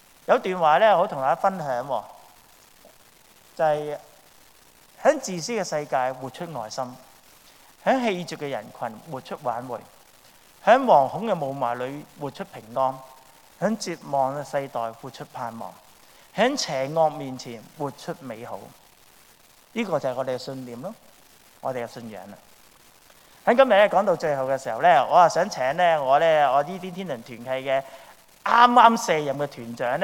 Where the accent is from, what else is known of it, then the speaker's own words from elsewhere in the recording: China; 我是中国人